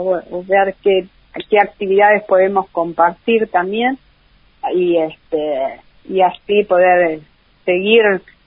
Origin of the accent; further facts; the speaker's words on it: Casbas, Buenos Aires, Argentina; Somos un pequeño pueblo de la provincia de Buenos Aires, y que yo lo llevo muy dentro de mi corazón